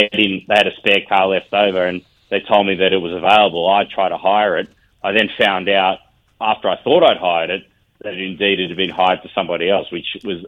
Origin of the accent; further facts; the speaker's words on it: Australia; I explain that I'm an Australian journalist, and suspicions quickly shift to, you know, warm tidings.